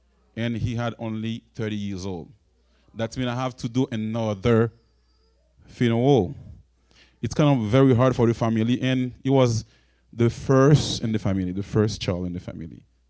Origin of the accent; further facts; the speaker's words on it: Haiti; I come from Haiti, and my family has walked through deep valleys.